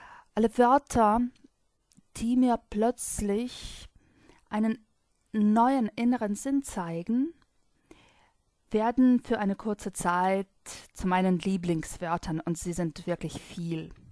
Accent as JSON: {"language": "German", "town": "Voronezh", "region": "Voronezh Oblast", "country": "Russia", "tie": "born or raised there", "second_language": "German", "said": "Ich komme aus Russland, aus der Stadt Voronezh. Ich bin 1976 in Voronezh geboren und hier habe ich mein ganzes Leben lang verbracht."}